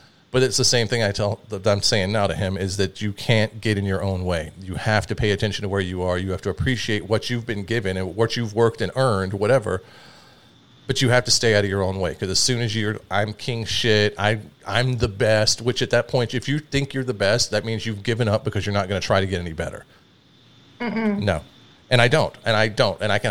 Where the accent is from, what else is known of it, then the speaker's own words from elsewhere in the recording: the South, United States; So we were raised very strict in the South.